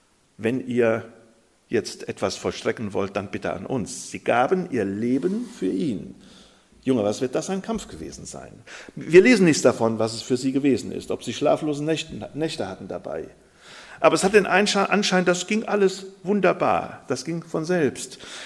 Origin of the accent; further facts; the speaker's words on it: Burbach, North Rhine-Westphalia, Germany; Das Zusammenkommen in Burbach, wo ich herkomme, hat so begonnen.